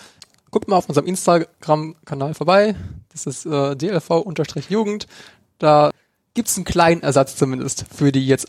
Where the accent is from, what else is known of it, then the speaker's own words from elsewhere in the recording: North Rhine-Westphalia, Germany; wir kommen aus NRW.